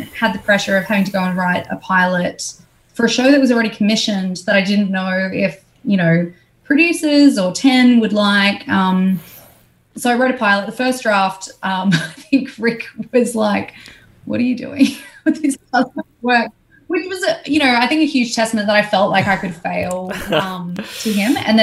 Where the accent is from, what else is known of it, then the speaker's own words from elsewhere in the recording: Dubbo, New South Wales, Australia; I grew up in Dubbo, where strong rugby league people.